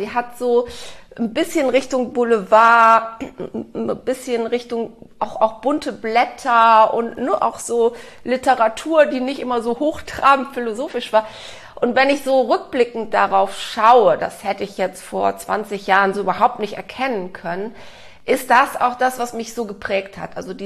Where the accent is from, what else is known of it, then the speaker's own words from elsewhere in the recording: Cologne, North Rhine-Westphalia, Germany; Ich bin in Köln aufgewachsen, also in einem sehr, sehr katholischen Umfeld